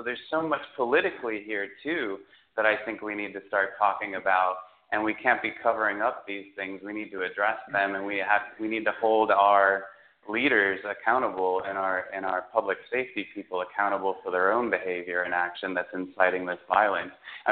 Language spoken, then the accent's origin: English; Chicago, Illinois, United States; I mean, my hometown of Chicago, from when I grew up there until now, has just like now, especially in the last 4 to 6 years, has experienced such an outbreak in violence.